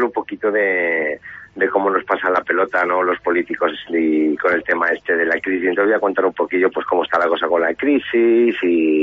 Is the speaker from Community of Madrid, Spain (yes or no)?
yes; Madrid, Community of Madrid, Spain; desde Madrid, que es de donde soy